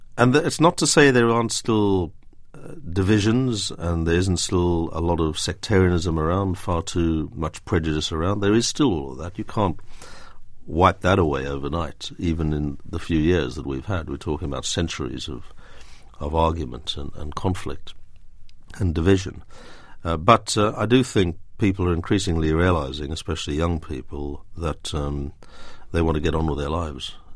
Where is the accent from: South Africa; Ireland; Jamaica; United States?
South Africa; I was brought up in South Africa